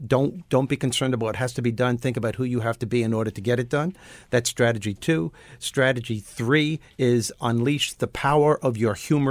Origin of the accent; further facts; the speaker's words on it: Brooklyn, New York, United States; I'm from Brooklyn. Shoot them.